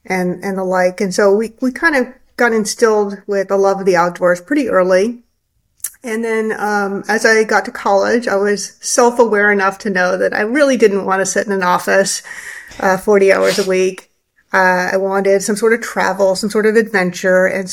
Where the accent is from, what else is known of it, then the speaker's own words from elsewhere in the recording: Oregon, United States; also born or lived in California; So I grew up out here in Oregon and in California. So very much a West Coast girl